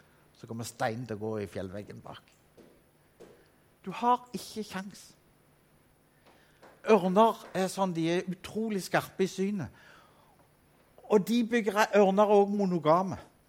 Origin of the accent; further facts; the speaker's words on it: Rogaland, Norway; Jeg er rogalending, hvis ikke du har allerede gjenkjent det på dialekten.